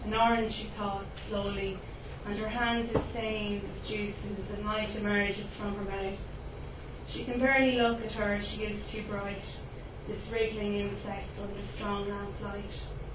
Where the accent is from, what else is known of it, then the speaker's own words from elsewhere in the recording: Leinster, Ireland; because I'm from Meath and somewhere I always visited, and it's so near to me.